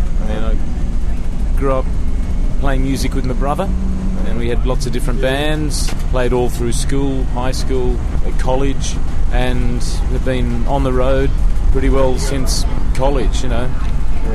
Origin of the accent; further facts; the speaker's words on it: New South Wales, Australia; We're from Australia